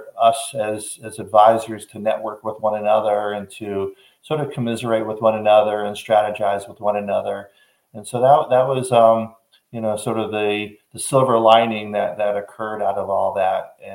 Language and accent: English; Fort Lauderdale, Florida, United States; also born or lived in New York / Washington, D.C.; So I am a native Floridian. So I was born and raised over in Fort Lauderdale on the East Coast.